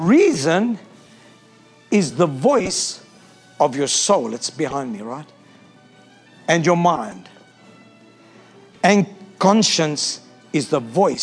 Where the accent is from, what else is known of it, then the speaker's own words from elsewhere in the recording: South Africa; I'm South African, so you've got to give me some slack, okay?